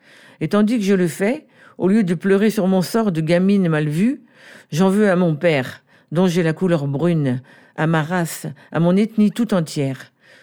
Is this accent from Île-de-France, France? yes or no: no; Le Havre, Normandy, France; Moi, je suis née en France et j'ai fait ma scolarité au Havre. Et moi, j'ai l'impression d'être née au Havre parce que c'est là que j'ai ouvert les yeux quand même. Je devais avoir 2-3 ans quand je suis arrivée au Havre.